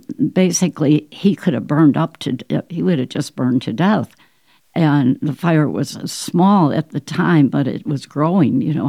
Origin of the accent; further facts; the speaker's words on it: Northeast, United States; I was brought up in the Northeast, and we had moved to an area in Arizona.